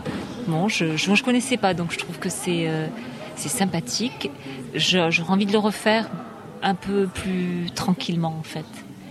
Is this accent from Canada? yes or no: no; France; born there; Je suis née en France, je suis d'origine maghrébine